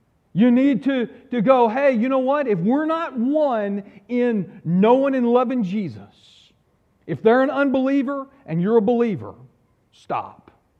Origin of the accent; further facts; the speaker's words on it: Deep South, United States; Well, you know, I grew up in the Deep South where women first.